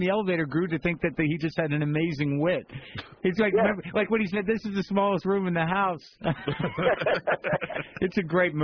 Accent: New Mexico, United States; I saw it, I mean, because I grew up in New Mexico, and they had a sort of like a kind of college-y kind of movie theater.

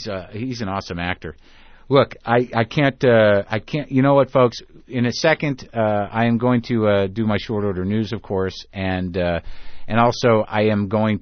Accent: New Mexico, United States; we had relatives when I was growing up in New Mexico.

